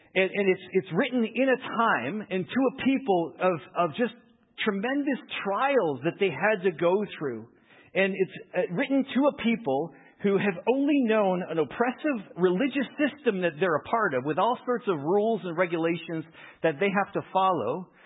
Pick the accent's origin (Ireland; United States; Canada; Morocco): Canada; Lethbridge, Alberta; went to a block party in the neighborhood I grew up in Lethbridge.